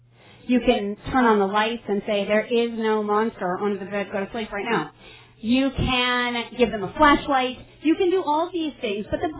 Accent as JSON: {"language": "English", "region": "New York", "country": "United States", "tie": "born there", "lives_now": "Bakersfield, United States", "said": "although I live in Bakersfield now, I'm a New Yorker by birth."}